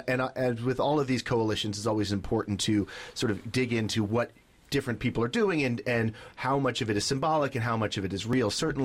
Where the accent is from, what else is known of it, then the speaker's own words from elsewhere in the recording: United States; You know, to some degree, as an American, you want to see more of that in the U.S. Congress